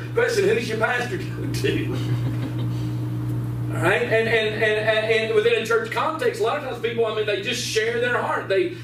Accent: Southern United States, United States; I was born and raised in the Bible Belt. I'm from the South, and church is on every corner.

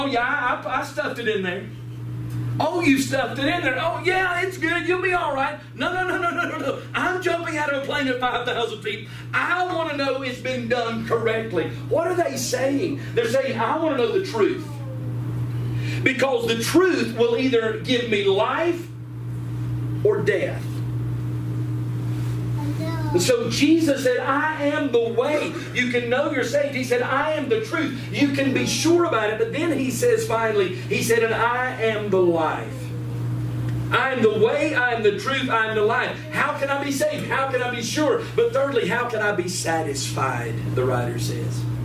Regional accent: North Carolina, United States; now in Utah, United States; I said, no, from North Carolina. They said, I knew you was from the South somewhere. I said, yeah.

